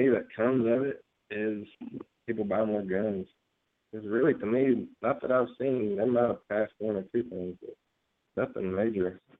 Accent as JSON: {"language": "English", "town": "Birmingham", "region": "Alabama", "country": "United States", "said": "I've just been down here a couple of years. I'm from Birmingham."}